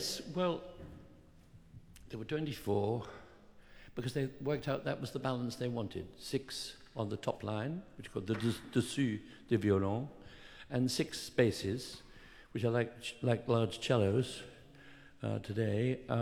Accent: Newbury, South East England, United Kingdom; And the bows were all made by Philip Brown in Newbury, my hometown.

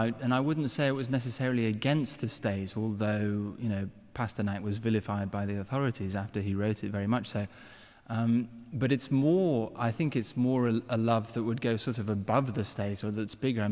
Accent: England, United Kingdom; as an Englishman, knowing Russia a little bit

